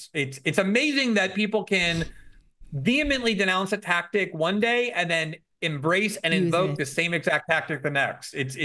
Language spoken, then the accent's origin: English; United States; I am Jewish. I grew up in the United States. I was surrounded in the Jewish community, was raised in it.